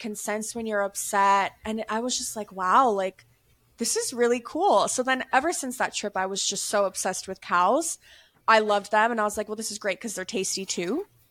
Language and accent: English; United States; I'm so American. I freaking love burgers. And I remember I went to Colombia, which is my mom's native country.